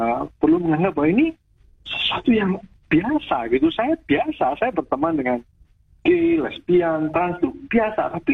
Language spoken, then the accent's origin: Indonesian; Jember, East Java, Indonesia; Saya besar di kota Jember, Jawa Timur. Sejak kecil saya juga tahu ada waria.